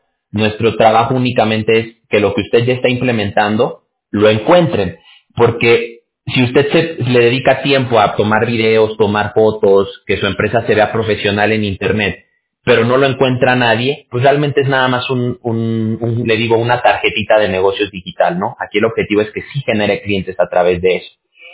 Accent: Aguascalientes, Mexico; Yo soy de Aguascalientes, no sé si ubique por allá, por Aguascalientes. La Feria de San Marcos, todo eso. De allá yo soy. De por allá somos.

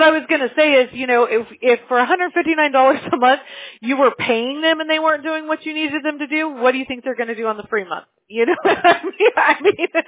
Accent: Mobile, Alabama, United States; I'm actually from Mobile, Alabama, which is about far south as you could get, you know?

